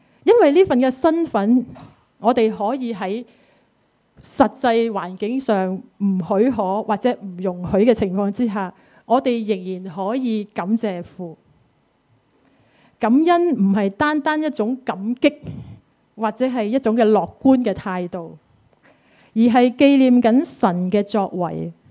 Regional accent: Hong Kong; 我们香港人呢近期是笑少了的

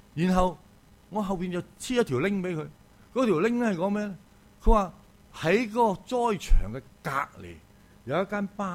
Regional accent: Guangdong, China; 所以女士们姊妹们，我们广东人形容一个叫什么叫黄面婆

